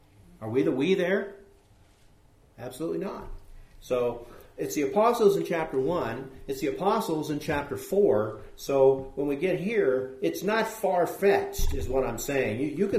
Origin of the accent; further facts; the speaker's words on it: West Coast, United States; Growing up on the West Coast, there are some things about marriage and divorce that are way out there